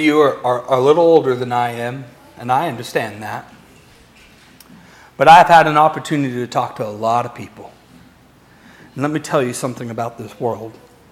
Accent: California, United States; even though I'm from California. We got a lot of goats in California.

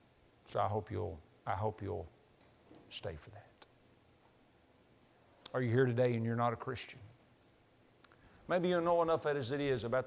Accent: Oklahoma, United States; I know you do because I grew up in Oklahoma. We had them all the time.

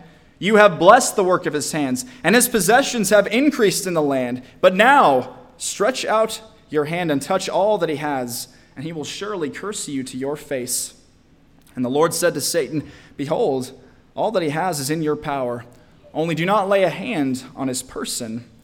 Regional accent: Nashville, Tennessee, United States; I come from Nashville, Tennessee

